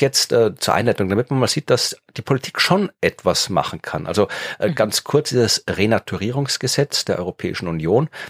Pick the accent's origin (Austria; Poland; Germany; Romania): Austria